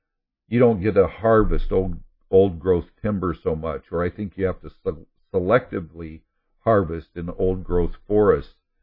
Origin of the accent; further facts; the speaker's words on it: Oregon, United States; born there; also born or lived in California; because that's when our family moved from California to Oregon. I was born in Oregon, of course.